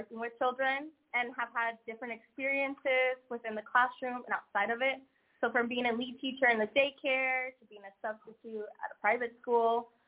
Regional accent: Florida, United States; now in Memphis, United States; I originally came from Florida, so I moved from Florida all the way here to Memphis, Tennessee.

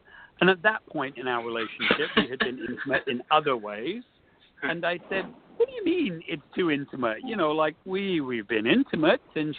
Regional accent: England, United Kingdom; So, you know, growing up in England, I was always sort of exposed to magic.

